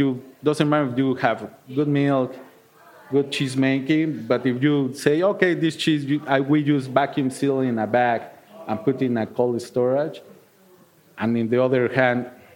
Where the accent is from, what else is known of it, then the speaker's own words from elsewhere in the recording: Mexico City, Mexico; English is a second language; now in Milwaukee, United States; I came from Mexico City, it was like, I will not be in a big, big city. I live in Milwaukee